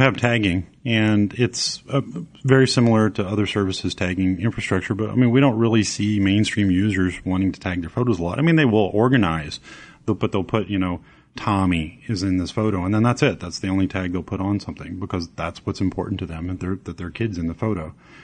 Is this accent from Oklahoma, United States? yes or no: yes; Oklahoma, United States; I mean, we're from Oklahoma after all, so we're kind of down to earth.